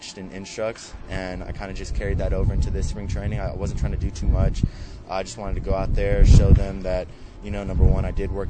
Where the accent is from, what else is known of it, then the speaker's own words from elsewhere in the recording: California, United States; I'm from California, so it was different getting back there.